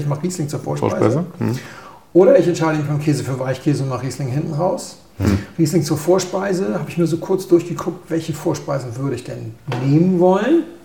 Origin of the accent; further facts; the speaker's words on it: Hamburg, Germany; Ich bin ein Hamburger Jung.